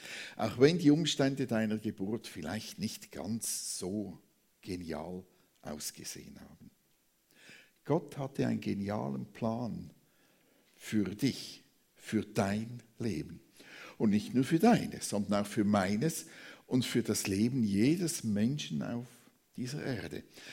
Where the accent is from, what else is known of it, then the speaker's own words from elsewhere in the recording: Zurich, Switzerland; ich bin in Zürich aufgewachsen